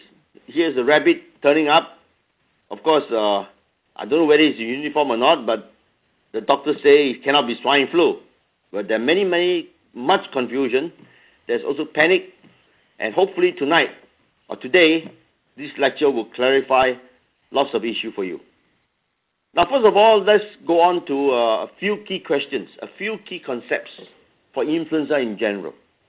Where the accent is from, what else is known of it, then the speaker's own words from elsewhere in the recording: Hong Kong; and I'm from Hong Kong.